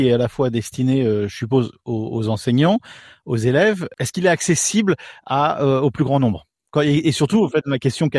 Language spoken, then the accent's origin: French; France; quand on est des Français de notre génération